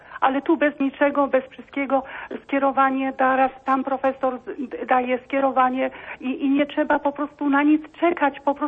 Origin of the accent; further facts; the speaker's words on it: Rawicz, Greater Poland Voivodeship, Poland; moved away as an adult; Wyjechałam z Polski w 1988 roku. Tutaj już mieszkam